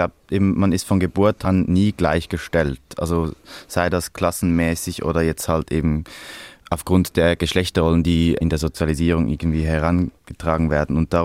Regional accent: Switzerland; Bei uns in der Schweiz ist es so

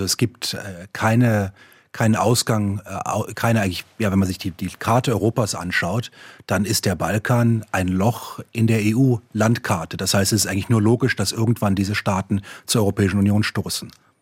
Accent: Luxembourg; now in Austria; ich komme aus Luxemburg, dementsprechend habe ich weniger einen österreichischen Dialekt, aber auch keinen luxemburgischen, also irgendwo dazwischen.

